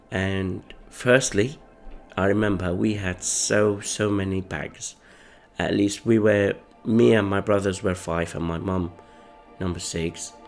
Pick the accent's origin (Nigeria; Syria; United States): Syria; Damascus, Damascus Governorate; now in United Kingdom; I came from Syria, Damascus. I mean, my childhood was all based in Damascus. I never left Damascus before 2013.